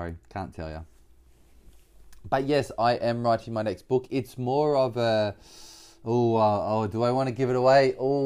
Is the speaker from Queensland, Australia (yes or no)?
no; Bathurst, New South Wales, Australia; I will be going back to my hometown, which is Bathurst. Big shout out to Bathurst in New South Wales Central West, which is, if you don't know, 3.5 hours northwest of Sydney, roughly.